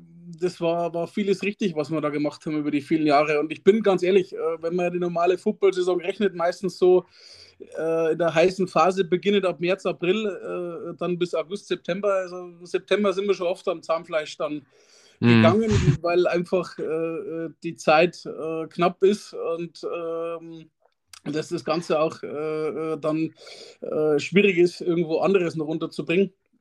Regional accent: Straubing, Bavaria, Germany; Ja, also ich komme direkt aus Straubing, also ich bin hier geboren, habe auch mein ganzes Leben lang hier, mein ganzes Leben hier verbracht, also war nie groß weg.

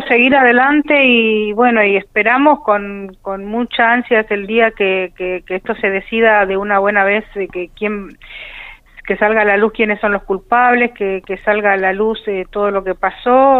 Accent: Chaco, Argentina; now in Mar del Plata, Argentina; Nosotros somos oriundos de Chaco. Ajá. Mi hijo es el único chaqueño de Lara San Juan. Somos chaqueños mi marido, mi hija del medio, mi hijo y yo.

